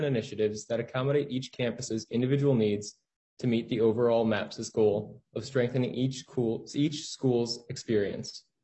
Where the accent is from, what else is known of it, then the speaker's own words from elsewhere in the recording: Seymour, Wisconsin, United States; I come from Seymour, Wisconsin, a small city about 25 miles west of legendary Lambeau Field in Green Bay.